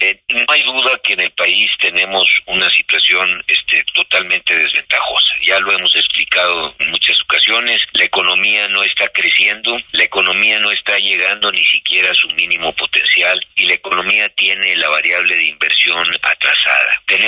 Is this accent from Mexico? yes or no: yes; Mexico; que los mexicanos queremos vivir en paz